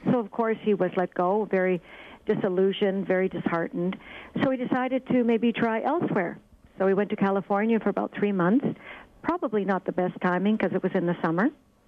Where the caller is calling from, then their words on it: Montreal, Quebec, Canada; Montreal.